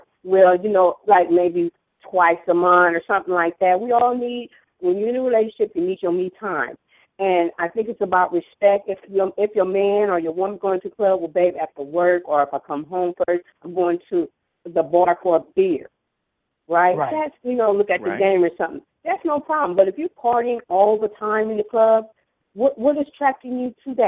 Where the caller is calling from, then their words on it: Sacramento, California, United States; I'm calling from Sacramento.